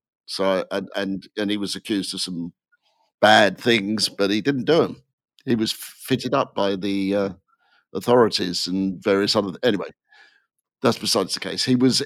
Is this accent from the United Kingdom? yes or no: yes; England, United Kingdom; All of us have been talking about growing up in England and having certain things and certain little touch points.